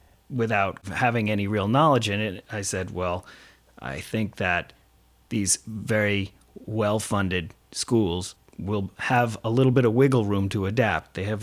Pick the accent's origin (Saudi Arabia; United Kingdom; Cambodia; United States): United States; Northeast; It's something that I took for granted growing up in the Northeast.